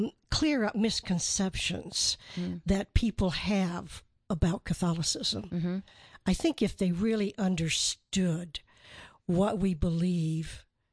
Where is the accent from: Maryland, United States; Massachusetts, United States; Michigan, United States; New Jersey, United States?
Michigan, United States; I'm from Michigan, yeah.